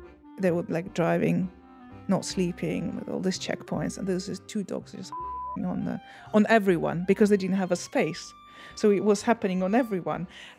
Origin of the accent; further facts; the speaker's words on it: Bucha, Kyiv Oblast, Ukraine; I'm telling you about the situation that happened in Bucha, which I consider my hometown.